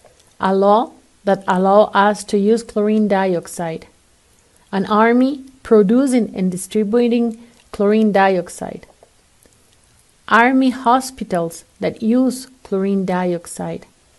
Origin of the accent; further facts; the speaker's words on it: La Paz, Bolivia; I'm from Bolivia, La Paz.